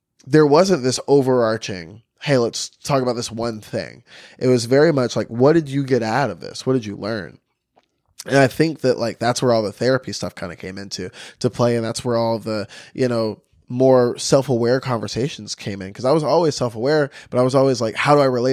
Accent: the South, United States; Because I grew up in the South, you know, very Baptist.

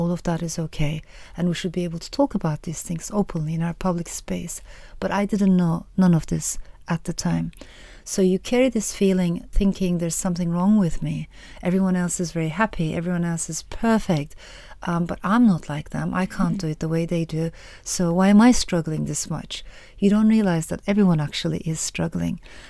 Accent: Turkey; also born or lived in France; I've always felt like the other growing up in Turkey, partly because of my own life circumstances, but also, of course, partly because of who I am and the system that I found myself in. I was born in France.

